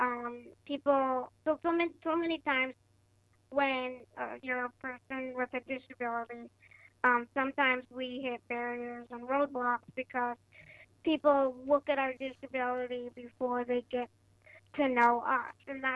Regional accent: Sioux Falls, South Dakota, United States; from Sioux Falls, South Dakota, and I also have a disability.

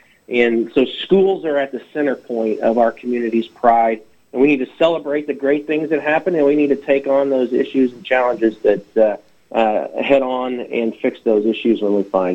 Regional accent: Bonner Springs, Kansas, United States; My background, I grew up in Bonner Springs, Kansas, which is a similar size, or at least at that point it was, to Emporia.

